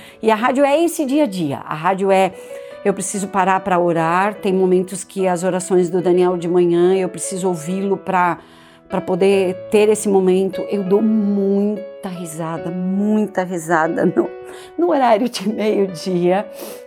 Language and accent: Portuguese; Santa Catarina, Brazil; now in Florianópolis, Brazil; eu sou natural do interior de Santa Catarina, mas eu moro em Florianópolis há muitos anos.